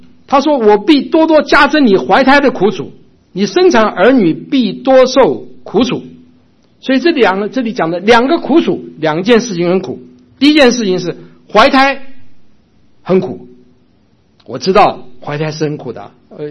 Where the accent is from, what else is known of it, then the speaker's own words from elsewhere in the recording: Taiwan; 我看过，我小的时候在台湾的时候这种人多得很啊